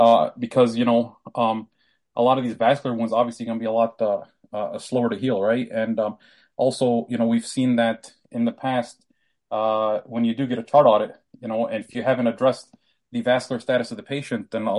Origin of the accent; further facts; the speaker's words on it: Detroit, Michigan, United States; I'm from the Detroit area, so we get similar weather.